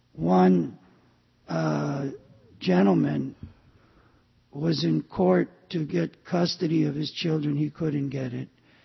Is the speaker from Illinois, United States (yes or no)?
yes; Illinois, United States; Don't take offense. I'm from the Midwest also. I'm from Illinois.